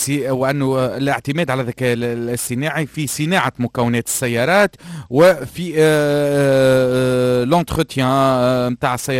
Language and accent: Arabic; Tunisia; اليوم إذا كان بالإمكانيات اللي عندنا في تونس